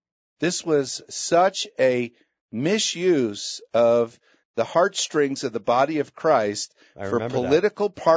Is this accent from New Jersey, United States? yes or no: yes; New Jersey, United States; moved away; See, I grew up in New Jersey.